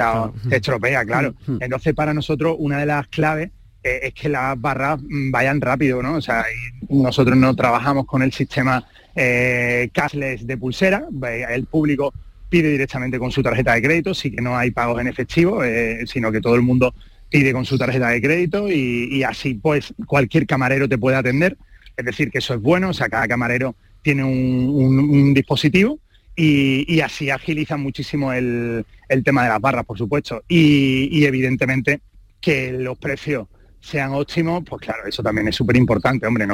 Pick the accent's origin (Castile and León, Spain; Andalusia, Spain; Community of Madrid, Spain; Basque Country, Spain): Andalusia, Spain; Málaga; nosotros al final, como malagueños